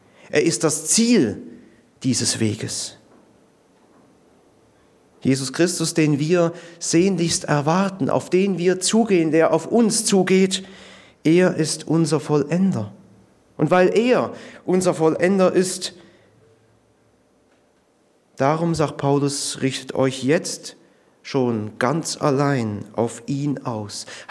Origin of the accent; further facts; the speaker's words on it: Switzerland; gab es in der Schweiz, wo ich aufgewachsen bin, eine Werbekampagne